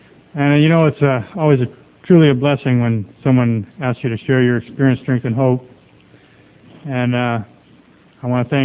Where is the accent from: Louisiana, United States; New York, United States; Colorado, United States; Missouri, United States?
Missouri, United States; Springfield; born there; I was born in Springfield, Missouri in 1953, and my dad and my mom weren't always together.